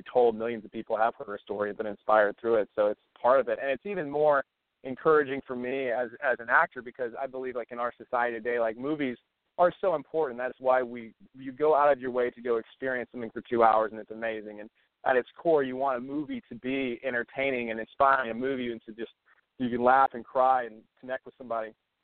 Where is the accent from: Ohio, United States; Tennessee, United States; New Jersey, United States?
Tennessee, United States; Nashville; now in Los Angeles, United States; Well, I'm from Nashville, Tennessee, but I've moved to Los Angeles 3 years ago. So I've been out here, I live here full-time.